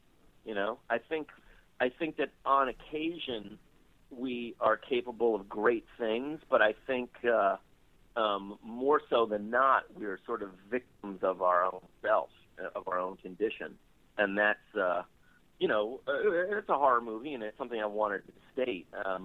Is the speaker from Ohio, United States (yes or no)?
no; New York City, New York, United States; I was born in 1970 in New York City and grew up in New York at its worst point, probably one of its worst points